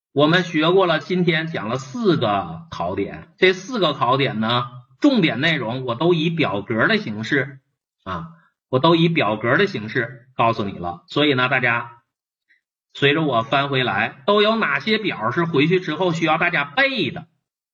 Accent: China; 而我们中国人啊，老百姓经常搞混啊

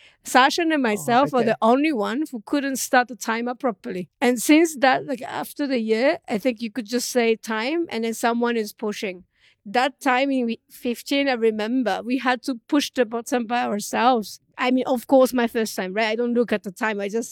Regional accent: Japan; English is a second language; now in Zurich, Switzerland; Growing up in Japan, for me, with my parents, spending weekends in the area where it's far from my hometown

